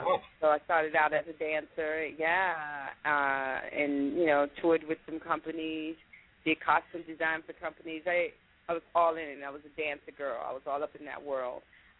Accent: Washington, Georgia, United States; also born or lived in Atlanta, Georgia; Well, I'm a Southern girl at heart. I was born in Washington, Georgia, a little town not too far from, I want to say Augusta, Georgia.

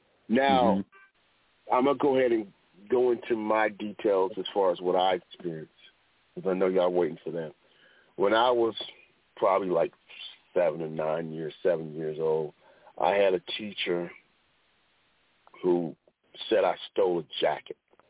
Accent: Manhattan, New York, United States; So I was raised in Manhattan, so I've seen two different types of it.

